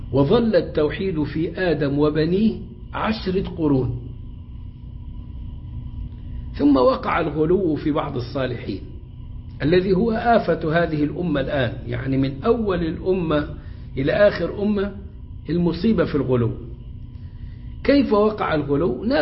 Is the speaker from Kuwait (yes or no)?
no; Egypt; accent: Egyptian; يعني بلهجتنا المصرية يموتوا فطيس